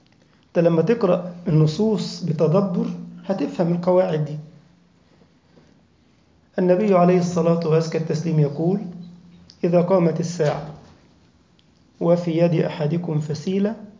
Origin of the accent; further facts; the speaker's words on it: Egypt; وقف كده على نهر النيل عندنا في مصر